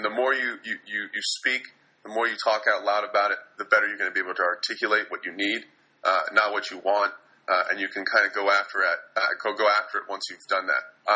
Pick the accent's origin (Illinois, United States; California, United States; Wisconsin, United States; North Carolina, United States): California, United States; growing up in the Silicon Valley, I enjoyed technology.